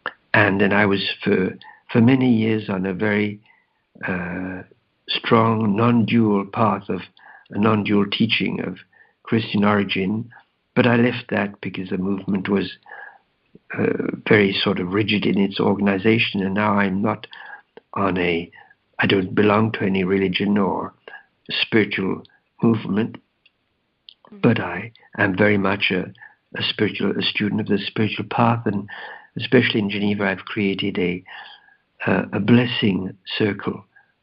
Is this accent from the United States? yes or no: no; England, United Kingdom; I grew up in England during the war